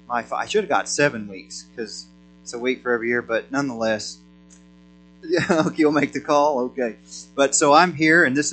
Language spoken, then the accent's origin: English; Oklahoma, United States; now in Idaho, United States; So I'm from Oklahoma originally. We're not from Idaho, and if you hear detect the accent, that's why, because they don't have that in Idaho.